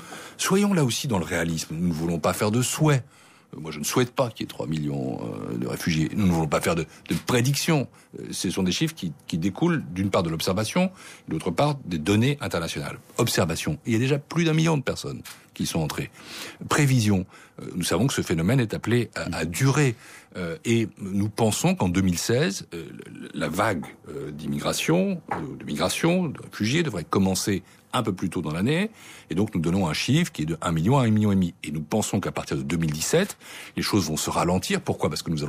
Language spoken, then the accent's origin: French; France; moi je suis français